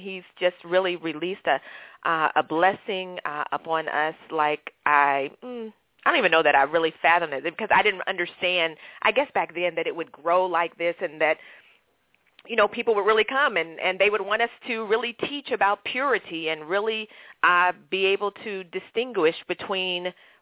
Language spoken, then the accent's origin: English; Omaha, Nebraska, United States; I grew up in Omaha, Nebraska. I always joke and say, folks, there are black people in Omaha, Nebraska, just like there are black people in Tulsa, Oklahoma. And so that's where I grew up